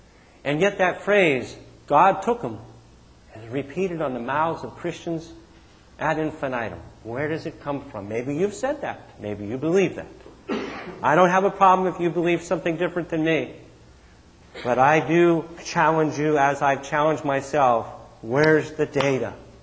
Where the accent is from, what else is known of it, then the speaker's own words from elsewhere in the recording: Missouri, United States; In other words, I'm from Missouri, the show me state.